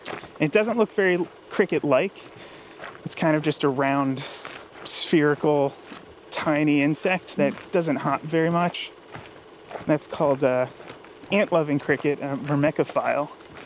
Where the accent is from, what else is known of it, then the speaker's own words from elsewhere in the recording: New Mexico, United States; I was always into nature, and I grew up in New Mexico. You're kind of surrounded by nature everywhere you go